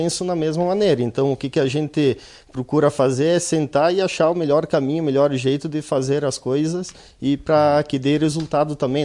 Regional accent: Vila Maria, Brazil; Vila Maria.

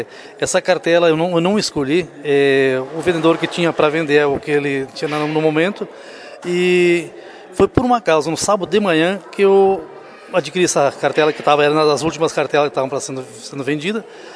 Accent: Caseiros, Rio Grande do Sul, Brazil; born there; Eu nasci em Caseiros.

